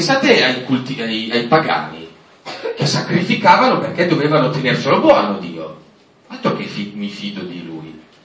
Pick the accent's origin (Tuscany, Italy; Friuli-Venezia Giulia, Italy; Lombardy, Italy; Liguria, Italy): Lombardy, Italy; Casteggio; Ho 40 anni quasi, sono originario di Casteggio, provincia di Pavia, vicino a Voghera.